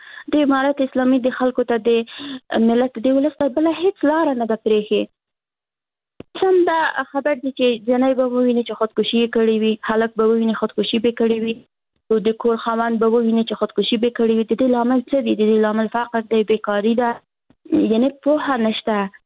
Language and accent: Pashto; Afghanistan; زه افغان یم، مسلمان یم